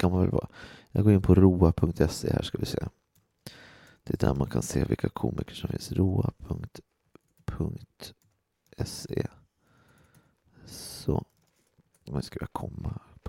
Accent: Gimo, Uppsala County, Sweden; De har fått en ny pizzameny på pizzerian i Gimo där jag kommer ifrån.

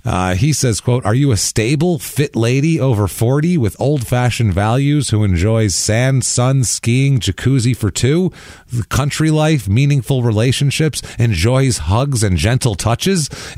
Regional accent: New York, United States; I grew up in New York. Lots of kids were like, man, a fucking tree.

